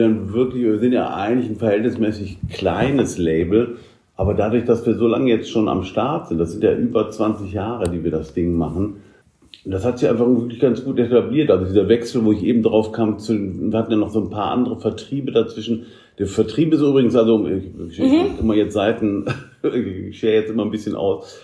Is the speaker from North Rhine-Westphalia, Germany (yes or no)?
yes; Düsseldorf, North Rhine-Westphalia, Germany; Musiker aus Düsseldorf, geboren in Düsseldorf. Also mit 10 angefangen, Gitarre zu spielen, hier an der Clara Schumann Musikschule in Düsseldorf.